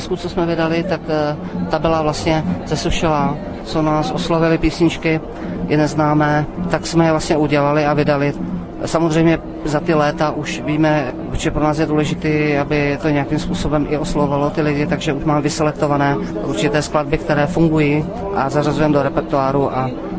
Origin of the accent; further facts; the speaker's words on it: Moravia, Czechia; now in Prague, Czechia; jsme vlastně Moraváci tady z Prahy